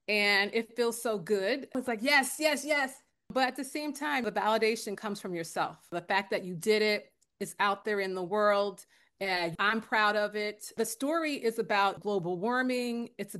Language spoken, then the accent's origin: English; Philadelphia, Pennsylvania, United States; You know, I grew up in Philly, so went to the Wordsworth Library, world full of books.